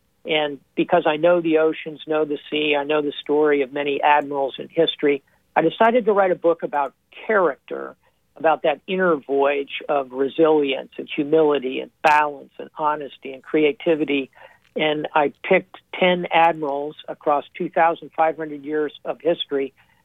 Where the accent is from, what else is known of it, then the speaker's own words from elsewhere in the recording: Florida, United States; born there; Well, I was born down in South Florida, but my parents moved up north